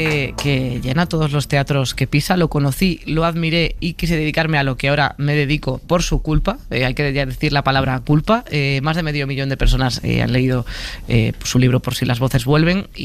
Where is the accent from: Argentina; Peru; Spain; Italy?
Spain; Galicia; soy gallega